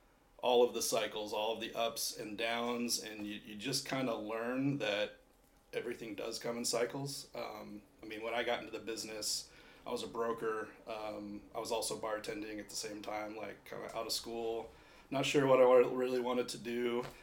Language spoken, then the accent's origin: English; San Diego, California, United States; I'm from San Diego.